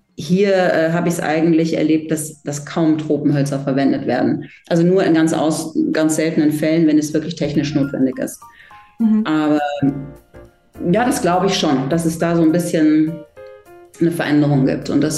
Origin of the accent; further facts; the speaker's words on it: Cologne, North Rhine-Westphalia, Germany; Ich habe ja die Ausbildung in Köln gemacht. Also ich komme eigentlich aus Köln und habe die in Köln gemacht.